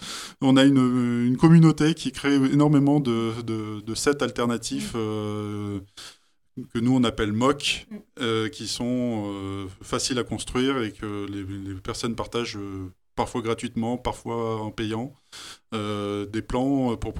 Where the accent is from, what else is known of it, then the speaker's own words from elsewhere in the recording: Échirolles, Auvergne-Rhône-Alpes, France; born there; moi je suis né à Échirolles, donc forcément Grenoble, ça, c'est ma ville d'adoption depuis le départ.